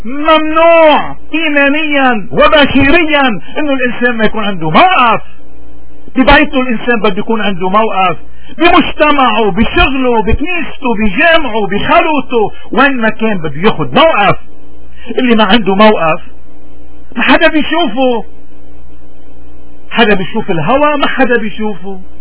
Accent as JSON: {"language": "Arabic", "country": "Lebanon", "said": "نحن كلبنانيين اليوم، نحن رغم كل المآسي اللي عم نمر فيها"}